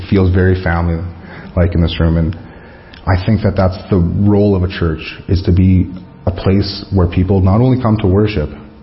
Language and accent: English; Maple Creek, Saskatchewan, Canada; So growing up in Maple Creek and to where I am now, I do see like a vast difference in our surroundings, in our communities.